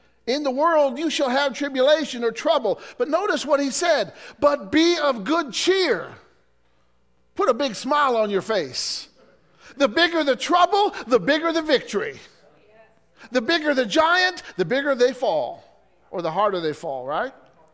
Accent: Illinois, United States; I encountered a guy in my hometown one time in Illinois

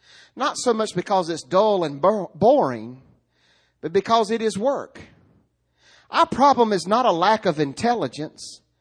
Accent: Rocky Mount, North Carolina, United States; born there; I was born in Rocky Mount. I had nothing to do with it. I just popped out at Nash General Hospital in 1971.

